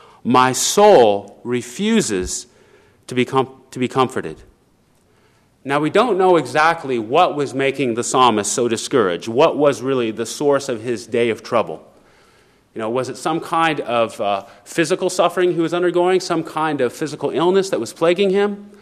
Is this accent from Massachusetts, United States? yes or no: no; Los Angeles, California, United States; I was born and raised in Los Angeles.